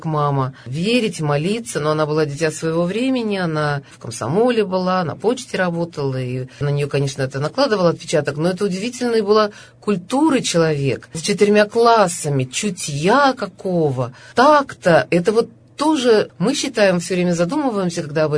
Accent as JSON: {"language": "Russian", "region": "Southern Urals", "country": "Russia", "said": "я с Южного Урала, у меня, наверное, что-то другое было, какая-то манера была другая, корни другие."}